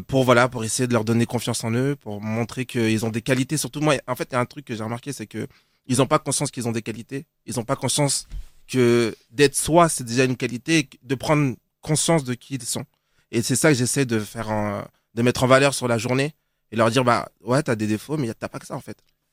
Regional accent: Aulnay-sous-Bois, Île-de-France, France; moi aussi j'ai grandi à Aulnay-sous-Bois.

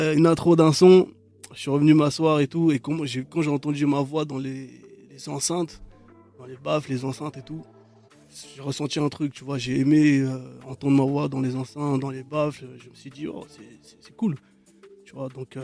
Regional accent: Paris, Île-de-France, France; Déjà je venais de Paris, déjà ils aimaient pas trop les gens qui venaient de Paris.

